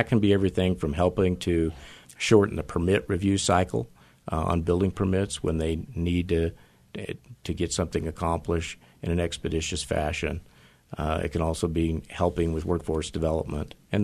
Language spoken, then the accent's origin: English; Denver, Colorado, United States; born there; Well, I was born in Denver, Colorado. I'm a construction brat.